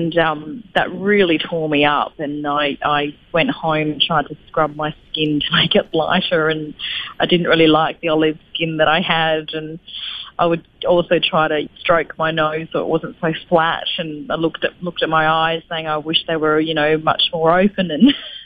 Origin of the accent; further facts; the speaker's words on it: Australia; born there; You know, I was born in Australia. I am Australian, but I look different.